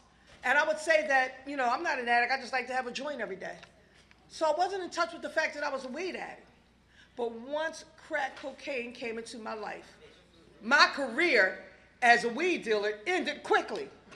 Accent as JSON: {"language": "English", "town": "Philadelphia", "region": "Pennsylvania", "country": "United States", "also_born_or_lived": "New Jersey", "lives_now": "Maryland, United States", "said": "I remember my geographic cure was moving here to Maryland because I am from Philadelphia and the New Jersey area."}